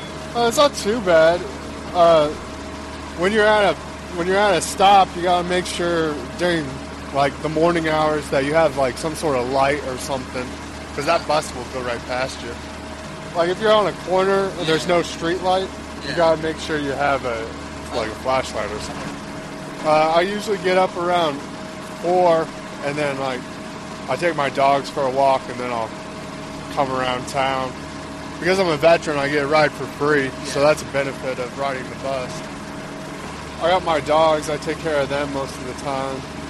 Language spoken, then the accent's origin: English; Newton, Kansas, United States; born there; now in Wichita, United States; So I was born over in Newton, and then I came over and moved to Wichita. I've been here for 3 years now